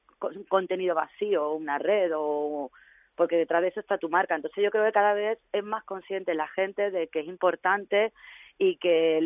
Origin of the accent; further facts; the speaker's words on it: Madrid, Community of Madrid, Spain; now in Málaga, Spain; que venimos los dos de Madrid